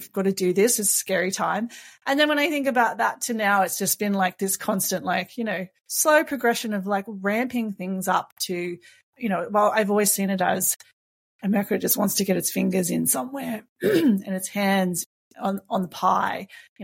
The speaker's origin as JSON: {"language": "English", "country": "Australia", "said": "yes, I'm from Australia, and you know, not primarily living by what happens in the US."}